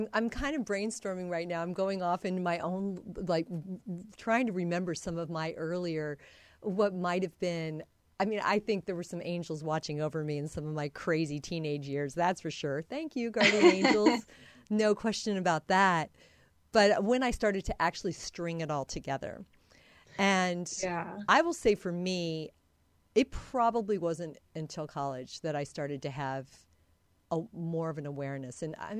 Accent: Midwest, United States; because I grew up in the Midwest as well.

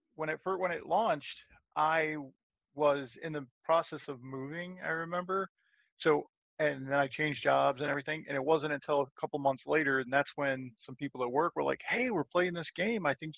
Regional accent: Michigan, United States; because originally I'm from Michigan, so I'm a huge Detroit Lions fan.

